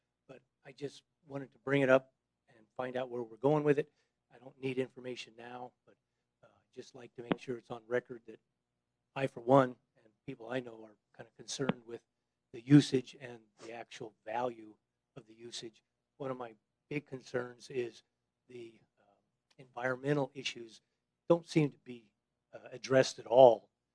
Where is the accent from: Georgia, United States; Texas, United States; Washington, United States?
Washington, United States; Entiat; I'm from Intiat.